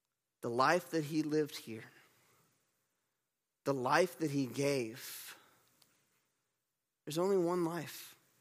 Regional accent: North Carolina, United States; now in Ohio, United States; I mean, we don't have any beaches here in Ohio, but I grew up in North Carolina.

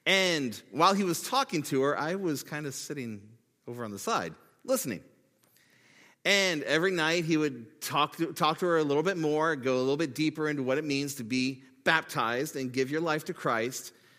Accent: Loveland, Ohio, United States; So I grew up in Loveland, Ohio, and I went to Goshen Christian Academy … was a teacher and administrator there … was the secretary

